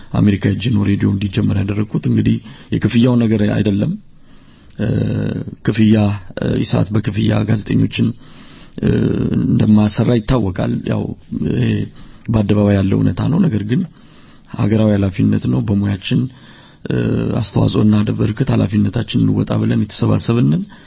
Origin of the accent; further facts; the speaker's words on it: Hawassa, Sidama, Ethiopia; እንግዲህ ቶልጅም ያደኩት አዋሳ ከተማ ነው።